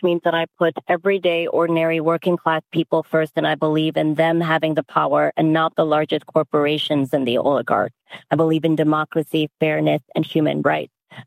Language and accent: English; Madison, Wisconsin, United States; I'm born and raised in Madison.